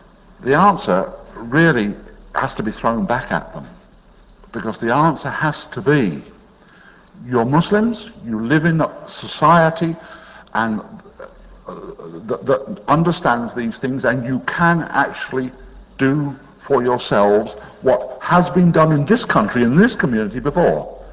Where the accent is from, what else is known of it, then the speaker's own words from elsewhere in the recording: Jersey; I come from Jersey, this is in the Channel Islands